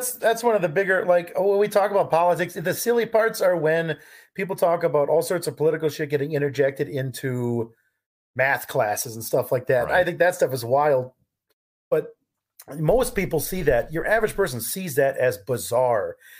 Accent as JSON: {"language": "English", "region": "California", "country": "United States", "tie": "born or raised there", "said": "I grew up in California, we didn't go to school for 4 years, like"}